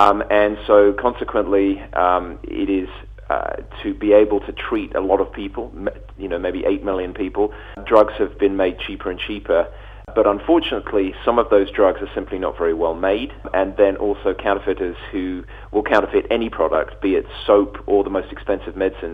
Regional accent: United Kingdom; now in United States; I'm a Brit living in America.

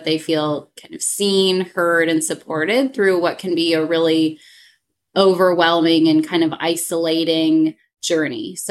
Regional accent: Michigan, United States; moved away as an adult; also born or lived in Denver / San Antonio; So I am from Michigan originally, and I did my medical school at Michigan State University. I moved out west to Denver, Colorado, and did my residency at St. Joe's in Denver

